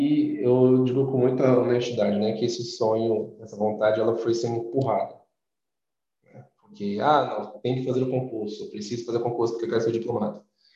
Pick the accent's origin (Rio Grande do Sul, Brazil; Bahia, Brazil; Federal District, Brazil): Federal District, Brazil; Brasília; sou brasiliense, nascido e criado aqui em Brasília mesmo.